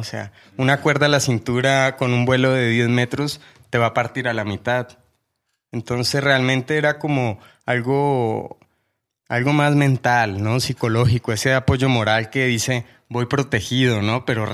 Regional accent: Colombia; no soy mexicano, yo soy colombiano, y crecí en el campo hasta mis 15 años

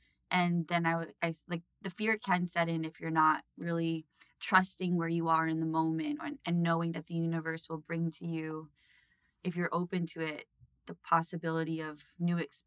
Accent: New York City, New York, United States; You know, I'm proud to say that I grew up in the Bronx. That's where my dad was raised.

